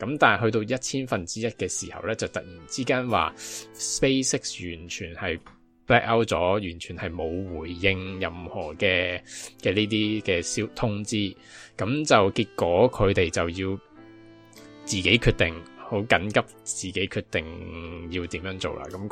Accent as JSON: {"language": "Cantonese", "country": "Hong Kong", "said": "作为一个香港人。"}